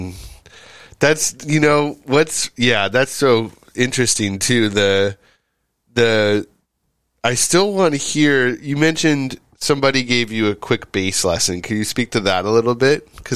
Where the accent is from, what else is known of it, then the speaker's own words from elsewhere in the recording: California, United States; I grew up near South Lake Tahoe and they had a reggae festival